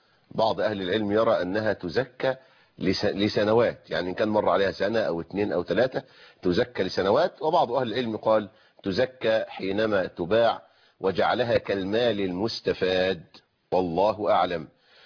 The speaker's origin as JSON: {"language": "Arabic", "country": "Egypt"}